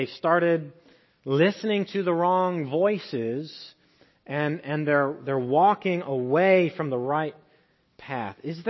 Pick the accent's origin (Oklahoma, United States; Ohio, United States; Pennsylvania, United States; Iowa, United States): Iowa, United States; I'm from Iowa. I'm not ready for this stuff.